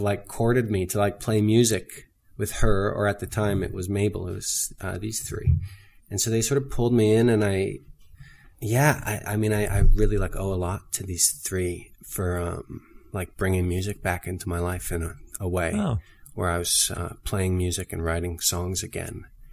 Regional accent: Belleville, Ontario, Canada; I mentioned I grew up in Belleville, Ontario, which at one point was actually, you know, kind of a tour stop for indie music in Canada.

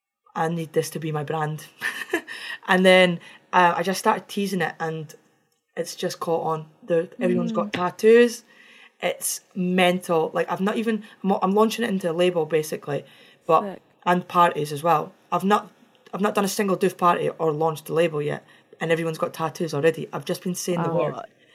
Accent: Scotland, United Kingdom; Because I'm Scottish.

